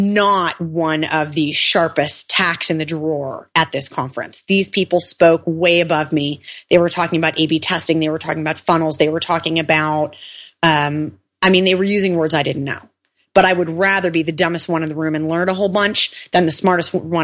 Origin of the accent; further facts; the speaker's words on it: Milwaukee, Wisconsin, United States; now in Israel; Especially a Jew growing up in Milwaukee. People aren't used to that. But here, I mean, listen, I'm not only in a country of Jews